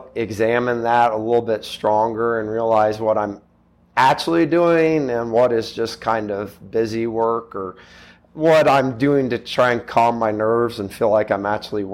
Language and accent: English; Drexel, Missouri, United States; Growing up in Drexel, you know, playing Adrian, there's always that rivalry